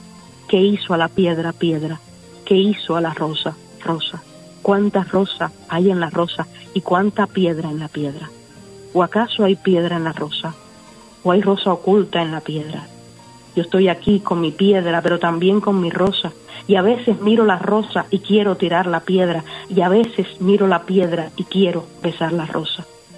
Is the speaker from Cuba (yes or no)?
yes; Cuba; social vigente en la Cuba actual, un poco herida por las circunstancias de gran diferendo político que hay en mi país